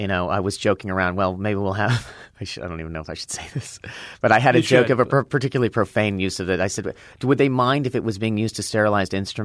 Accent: Los Angeles, California, United States; I grew up in Los Angeles and I knew this was an old department store chain.

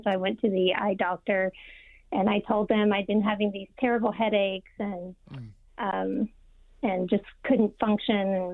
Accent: Oklahoma, United States; And we're from Oklahoma, so D.C. is kind of a big change.

